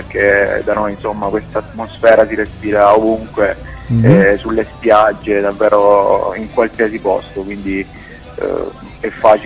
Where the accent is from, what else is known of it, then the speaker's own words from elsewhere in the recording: Apulia, Italy; io essendo salentino, il Salento è la patria della musica reggae in Italia.